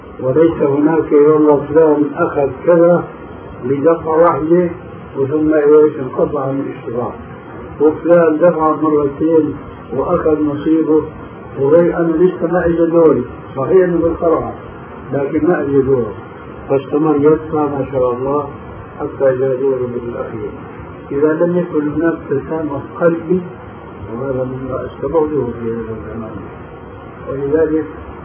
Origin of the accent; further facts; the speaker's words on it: Syria; وعندنا في الشام يعملون لافتة